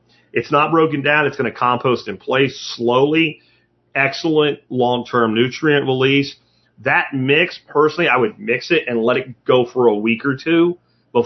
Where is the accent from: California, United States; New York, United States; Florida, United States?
Florida, United States; when we were kids growing up in Florida.